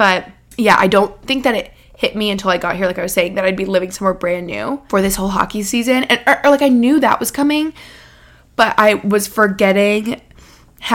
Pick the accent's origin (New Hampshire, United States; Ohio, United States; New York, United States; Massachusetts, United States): New York, United States; Albany; being so close to where I grew up in Albany, New York, being close to my mom, my bestie Hannah, she still lives in Albany